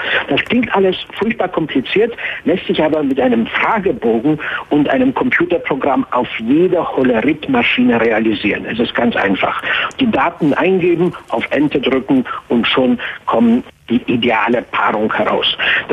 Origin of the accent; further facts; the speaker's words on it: Cologne, North Rhine-Westphalia, Germany; Ich bin ja in Köln groß geworden